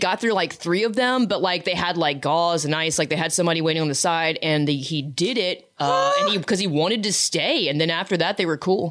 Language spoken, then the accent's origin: English; Memphis, Tennessee, United States; Memphis, Tennessee.